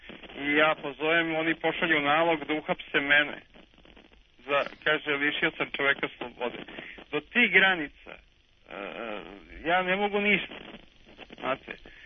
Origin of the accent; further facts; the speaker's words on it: Zemun, Belgrade, Serbia; now in Boljevac, Serbia; Pa ja sam rođen iz Zemunac, živeo sam u Zemun.